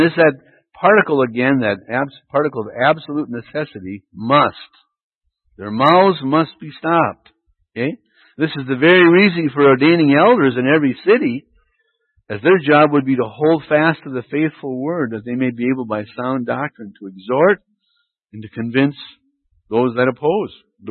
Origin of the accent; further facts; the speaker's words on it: Duluth, Minnesota, United States; I'm from Duluth up there in Lake Superior.